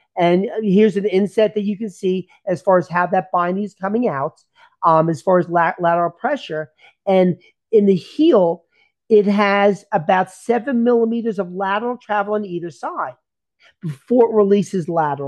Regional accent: Pennsylvania, United States; growing up in the Poconos, and like all of us kids, we thought we were better than we were.

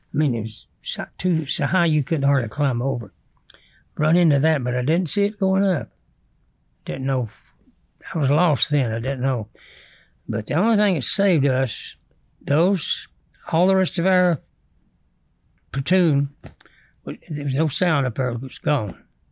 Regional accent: Hyden, Kentucky, United States; It was that old jukebox in my hometown.

